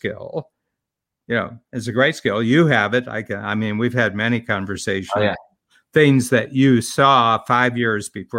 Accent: Ohio, United States; I grew up in Northern Ohio, born in the 1940s.

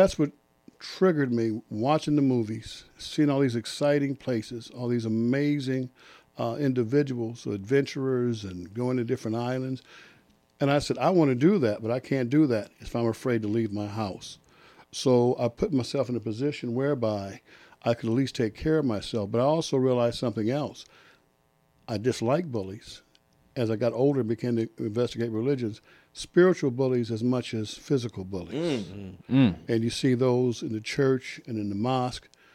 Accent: Detroit, Michigan, United States; I'm from Detroit.

